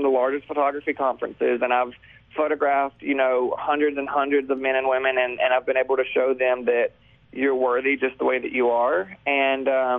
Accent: Bessemer, Alabama, United States; I didn't grow up in Birmingham. I grew up outside of Birmingham in a city called Bessemer, Alabama.

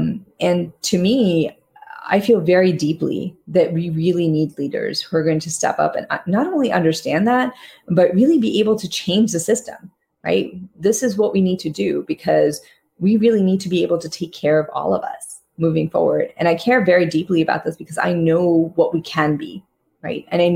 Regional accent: Queens, New York, United States; I had no idea how lucky I was growing up in Queens until I left it, I have to say. But yeah, no, we came, I came when I was 11. I actually still remember getting off the plane at JFK.

